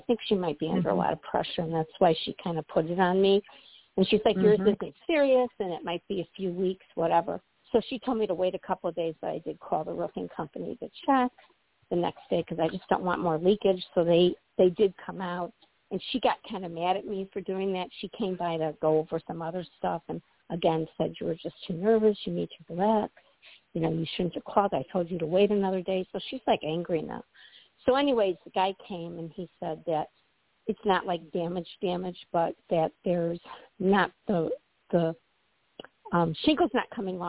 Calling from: Midwest, United States; I'm calling from the Midwest in the U.S., not U.K.

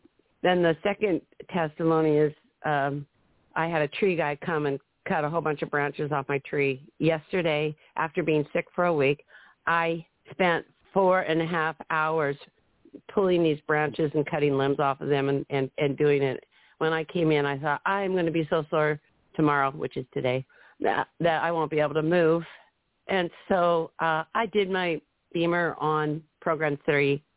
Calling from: Scio, Oregon, United States; I'm from Sia, Oregon

